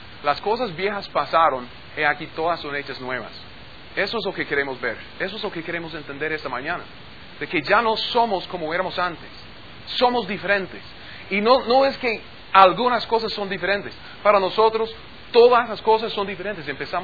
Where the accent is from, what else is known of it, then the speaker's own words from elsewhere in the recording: United States; born there; Spanish is a second language; siempre seguiría siendo advenedizo, porque soy natural de otro lugar, porque nací en Gringolandia.